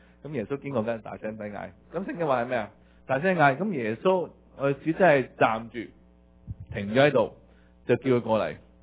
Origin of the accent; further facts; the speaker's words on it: China; 咁但係我哋中國人睇你就啊，嘅年輕已經後生仔幾驕傲啊